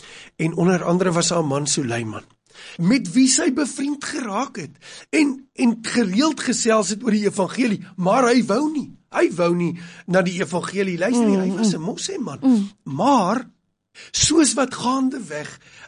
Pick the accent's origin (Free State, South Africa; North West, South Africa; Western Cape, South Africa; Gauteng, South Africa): Western Cape, South Africa; Cape Town; toe sy uitvind ek kom uit Kaapstad